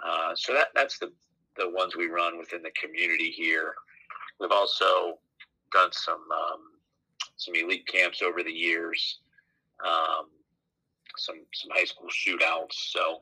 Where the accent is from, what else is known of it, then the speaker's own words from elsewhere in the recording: Cincinnati, Ohio, United States; Yeah, I grew up in Cincinnati. I went to Cincinnati LaSalle, played for Dan Fleming down there.